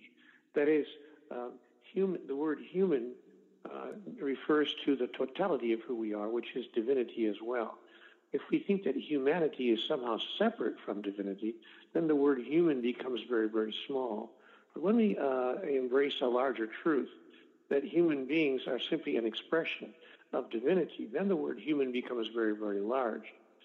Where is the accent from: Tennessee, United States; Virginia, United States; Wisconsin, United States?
Wisconsin, United States; Milwaukee; Born and raised in Milwaukee on the south side at 29th and Mitchell, and went to South Division High School there.